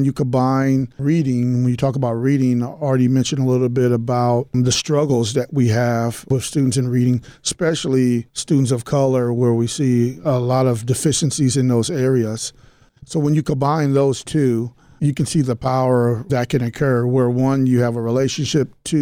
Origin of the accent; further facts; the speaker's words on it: Bakersfield, California, United States; now in Fresno, United States; I'm not from Fresno. I'm actually from Bakersfield down the street, but it's just as hot.